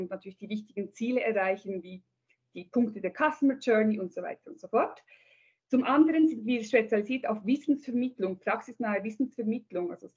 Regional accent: Switzerland; now in Portugal; Ich bin ja Schweizerin, bin aber sozusagen ein Weltbürger. Ich wohne aktuell größtenteils in Portugal und ja, arbeite hier, wohne hier.

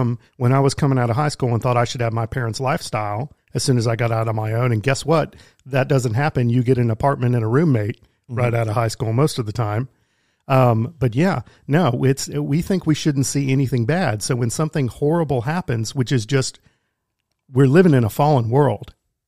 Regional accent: Garland, Texas, United States; Connor, put in chat where in Texas. I grew up in the Garland area. I was in the Richardson Independent School District

